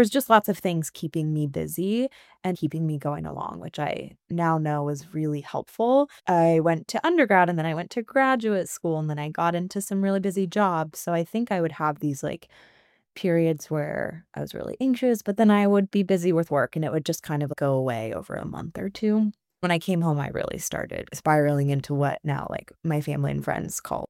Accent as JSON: {"language": "English", "region": "Colorado", "country": "United States", "tie": "born or raised there", "also_born_or_lived": "New Mexico", "lives_now": "Vermont, United States", "said": "I grew up out west in Colorado and New Mexico."}